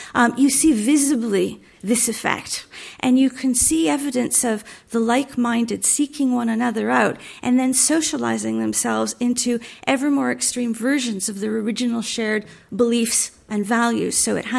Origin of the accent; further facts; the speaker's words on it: Canada; I'm a Canadian by origin, so I grew up with referendums.